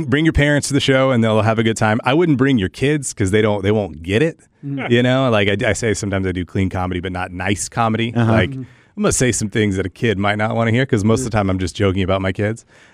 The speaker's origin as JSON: {"language": "English", "town": "Tyler", "region": "Texas", "country": "United States", "tie": "born or raised there", "said": "but I'm from Tyler. I grew up in Tyler, Texas."}